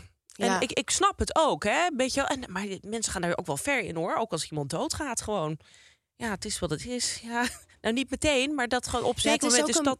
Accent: North Holland, Netherlands; Ja, maar dat zie je ook al veel waar ik vandaan kom. De Zaanstreek.

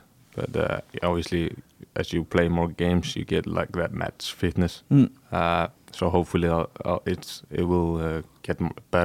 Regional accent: Iceland; I'm from Iceland, so I should be used to it.

